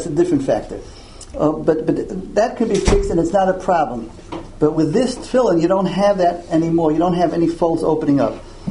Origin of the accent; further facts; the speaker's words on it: New York, United States; Well, Lisa, because I'm an outsider, I'm from New York, and I'm not in competition with them